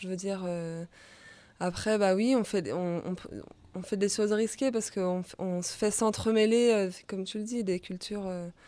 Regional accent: France; En fait, moi, je suis pas turque. Toi, t'es pas syrien. Enfin, on est français, quoi.

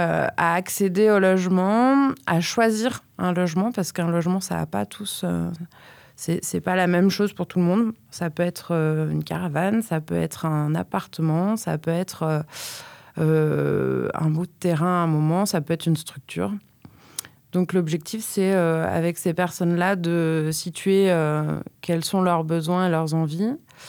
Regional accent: Saint-Étienne, Auvergne-Rhône-Alpes, France; now in Die, France; Je viens de la Loire, de Saint-Étienne, pas loin.

